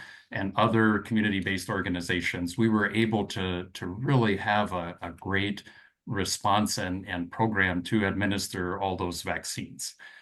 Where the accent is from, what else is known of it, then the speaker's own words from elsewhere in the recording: Las Vegas, Nevada, United States; now in Astoria, United States; My wife was from Portland. I grew up in Las Vegas and am a pharmacist.